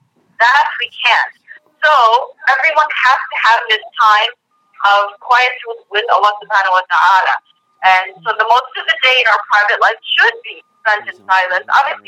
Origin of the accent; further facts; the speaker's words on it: India; a few years that I was raised in India